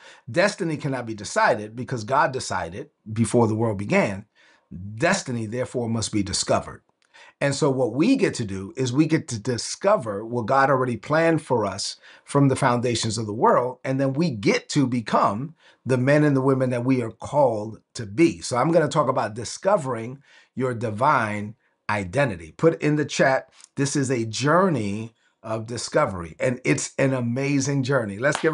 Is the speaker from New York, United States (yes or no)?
yes; Brooklyn, New York, United States; I'm from Brooklyn, I let everybody know it, and I cursed every third word.